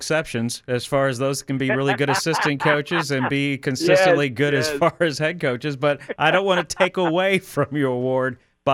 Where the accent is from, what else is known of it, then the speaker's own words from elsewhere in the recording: Alabama, United States; but I grew up in a football state. I grew up in Alabama, so you know maybe there's a reason why we were paying attention.